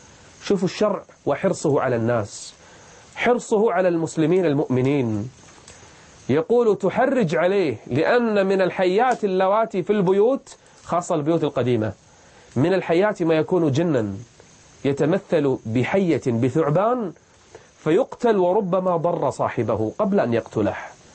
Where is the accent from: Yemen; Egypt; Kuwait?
Kuwait; accent: Kuwaiti; أو إحنا بلهجتنا الكويتية نسميه البراعصي